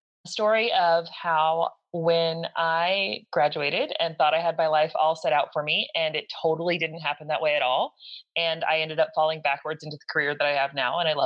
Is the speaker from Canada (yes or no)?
no; United States; now in United Kingdom; since we were living in the UK at the time, I'm American, he was Chinese, we were living in the UK.